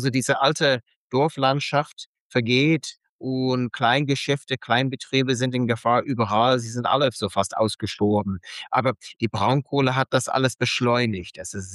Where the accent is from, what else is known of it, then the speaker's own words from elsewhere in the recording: Michigan, United States; German is a second language; dass es nicht so wird wie Michigan, mein Heimatland, wo die Industrie dann einfach so ausgewandert ist